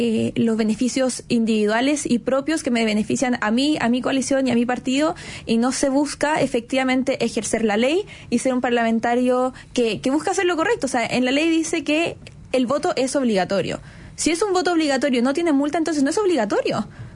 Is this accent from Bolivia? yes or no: no; Chile; aquí somos solo uno, somos chilenos, independiente de nuestras diferencias.